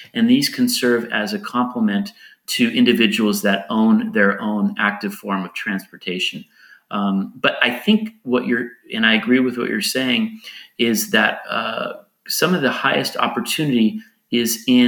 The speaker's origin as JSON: {"language": "English", "country": "United States", "lives_now": "Portugal", "said": "Well, I live in Portugal now. Even though I'm an American, I still have to say Portugal."}